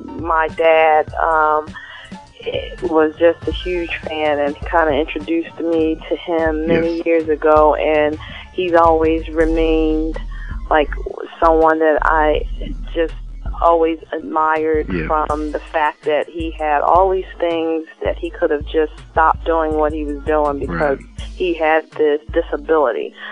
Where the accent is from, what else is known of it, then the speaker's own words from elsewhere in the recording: Philadelphia, Pennsylvania, United States; I mean, I grew up in Philly, so, you know, I've got that whole Philly town.